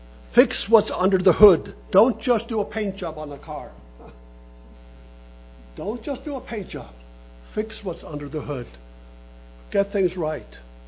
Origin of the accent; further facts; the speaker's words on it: Faroe Islands; English is a second language; Now, I come from the Faroe Islands.